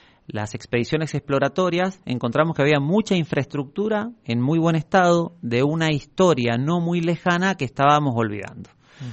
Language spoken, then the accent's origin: Spanish; San Carlos, Mendoza, Argentina; Soy de San Carlos.